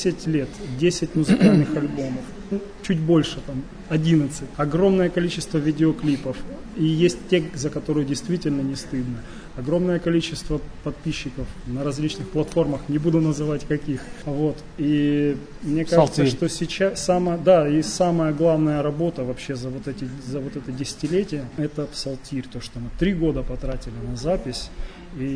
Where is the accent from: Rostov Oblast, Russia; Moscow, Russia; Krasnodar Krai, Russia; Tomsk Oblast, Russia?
Krasnodar Krai, Russia; Krasnodar; Тем более мы из Екатеринодара, приезжаем в Екатеринбург.